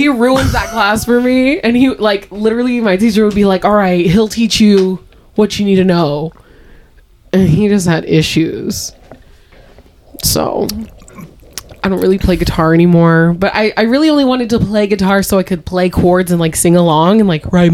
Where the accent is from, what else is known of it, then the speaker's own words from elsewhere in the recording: Rancho Cordova, California, United States; also born or lived in South Sacramento / Elk Grove; Yeah. I'm from Rancho Cordova.